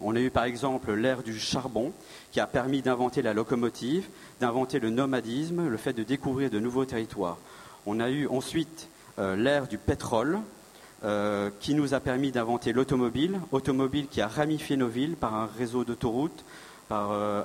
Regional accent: Belgium; Donc, je suis belge et architecte

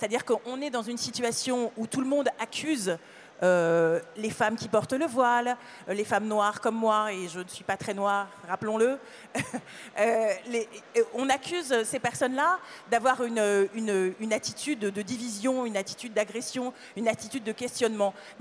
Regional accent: Paris, Île-de-France, France; je suis née à Paris, j'y ai toujours vécu

